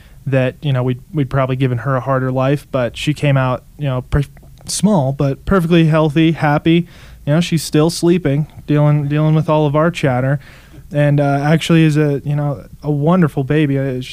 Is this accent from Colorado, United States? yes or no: yes; Colorado Springs, Colorado, United States; I was actually raised in two churches. I was raised in the Methodist Church, went to First United Methodist, Colorado Springs.